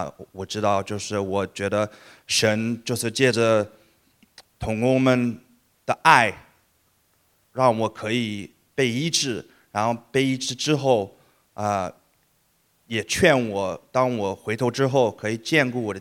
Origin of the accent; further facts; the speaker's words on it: United States; 我是在美国出生生长的，我父母是来自大陆